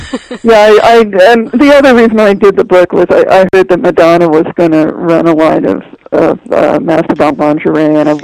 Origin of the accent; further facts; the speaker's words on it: Chicago, Illinois, United States; I grew up in Chicago, and I was a very frustrated kid because I wanted to be out in the wild.